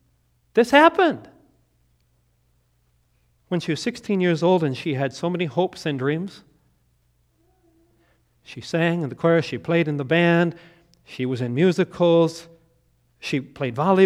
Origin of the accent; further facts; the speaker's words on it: New Richmond, Wisconsin, United States; I grew up in New Richmond, Wisconsin, so when I hear places like Ellsworth and River Falls